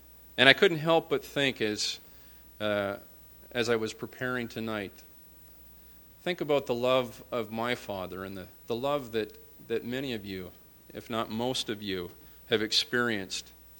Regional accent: Owen Sound, Ontario, Canada; because, of course, I come from Owen Sound.

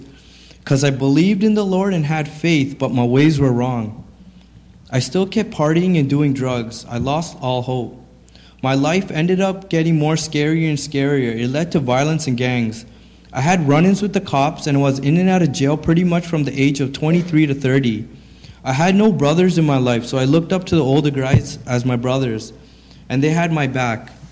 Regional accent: Canada; also born or lived in Sri Lanka; I'm 31 years old. I was born in Sri Lanka, and for a better life, my family immigrated to Canada in 1984. I grew up in a Christian home

